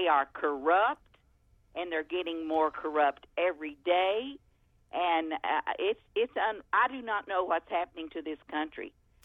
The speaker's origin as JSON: {"language": "English", "region": "Kentucky", "country": "United States", "said": "Yes, I'm from Kentucky, but my husband worked in Ohio."}